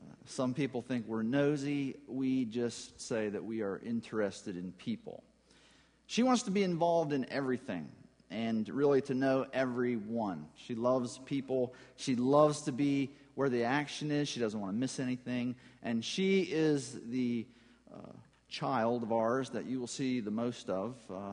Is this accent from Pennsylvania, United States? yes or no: yes; Knox, Pennsylvania, United States; also born or lived in Ohio; I was born in Ohio, spent most of my formative years north of Pittsburgh, about 90 miles, a little nook called Knox, Pennsylvania. So if you wonder about my accent, I'm not from the South. I'm just from a southern pocket in central western Pennsylvania.